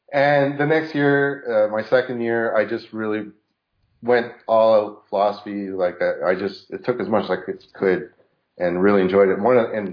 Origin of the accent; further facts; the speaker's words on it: Canada; I'm from Canada, so socialism and all this stuff